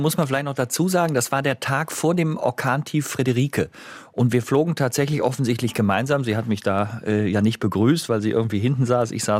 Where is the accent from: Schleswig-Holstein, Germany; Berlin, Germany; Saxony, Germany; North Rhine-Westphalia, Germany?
North Rhine-Westphalia, Germany; Bonn; born there; Aber ich bin halt ein Rheinländer. Ne? Ich bin in Bonn geboren.